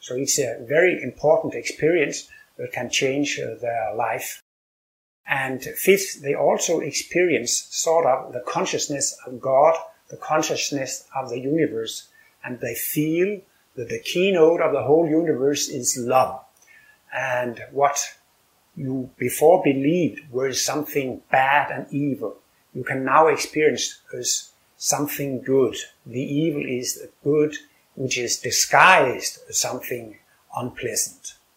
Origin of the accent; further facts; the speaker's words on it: Copenhagen, Capital Region of Denmark, Denmark; I'm from Copenhagen, Denmark.